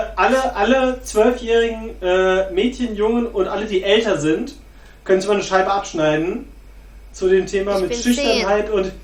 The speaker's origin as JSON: {"language": "German", "region": "Berlin", "country": "Germany", "said": "ich bin aus Pankow."}